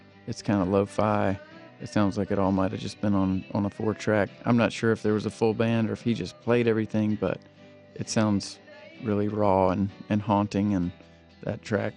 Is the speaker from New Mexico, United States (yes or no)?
no; Augusta, Georgia, United States; now in Athens, United States; Georgia musician, songwriter. I live in Athens, Georgia, but I grew up in and around Augusta, Georgia.